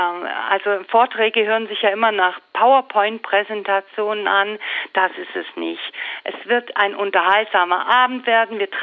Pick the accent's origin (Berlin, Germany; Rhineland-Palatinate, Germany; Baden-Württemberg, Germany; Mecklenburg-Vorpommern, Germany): Baden-Württemberg, Germany; Spaichingen; now in Denkingen, Germany; Ich bin eigentlich ein Kind aus der Region, ein bisschen weiter weg. Ich bin aus dem Landkreis Tuttlingen, bin eine gebürtige Speicheringerin und wohne jetzt in Denkingen. Und ich kann tatsächlich auch Schwäbisch schwätzen, wenn ich will.